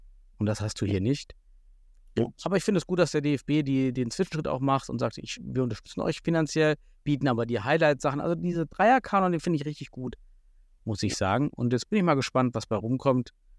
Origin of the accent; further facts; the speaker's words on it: Thuringia, Germany; ich bin aus Südthüringen